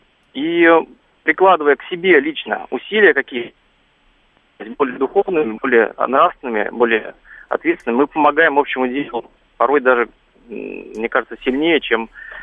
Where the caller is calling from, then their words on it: Moscow, Russia; я из Москвы.